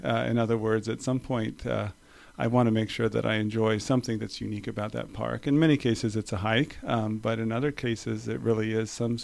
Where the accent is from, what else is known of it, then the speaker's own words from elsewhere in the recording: California, United States; I grew up here in California, a California kid